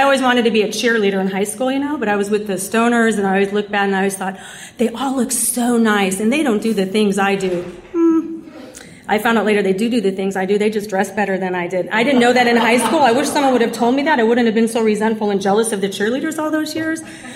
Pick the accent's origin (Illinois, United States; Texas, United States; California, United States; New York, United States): Illinois, United States; Chicago; I'm from Chicago, so there's a lot of Irish Catholic drinkers in Chicago.